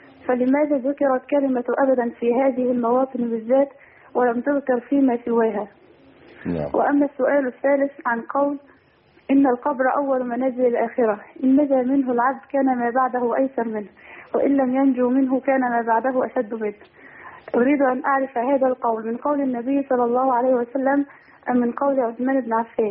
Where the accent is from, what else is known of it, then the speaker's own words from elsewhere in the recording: Sharqia Governorate, Egypt; من الشرقية.